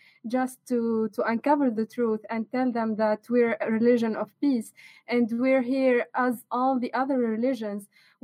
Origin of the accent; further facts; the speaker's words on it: Tunisia; English is a second language; moved away as an adult; now in United States; So, assalamu alaikum, everyone. … I'm from Tunisia. I'm an exchange student in Florida Gulf Coast University.